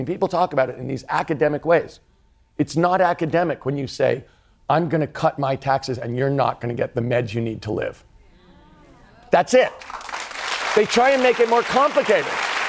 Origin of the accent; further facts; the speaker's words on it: United States; But I did it to say, look, I'm an American. I want America to do really well, and I want to be part of that group.